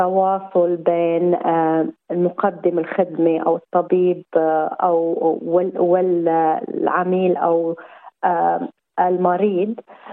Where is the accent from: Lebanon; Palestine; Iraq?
Lebanon